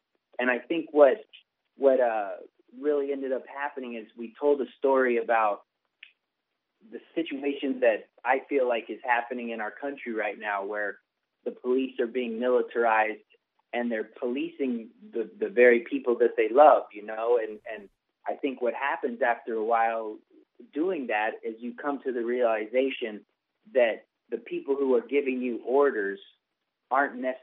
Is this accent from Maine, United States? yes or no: no; California, United States; I grew up in the Mojave Desert, so I'm a real wimp when it comes to, like, cold weather.